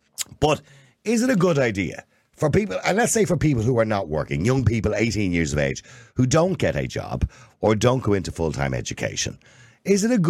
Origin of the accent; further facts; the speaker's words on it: Ireland; As an Irish MEP, that's all that should matter to me is Ireland.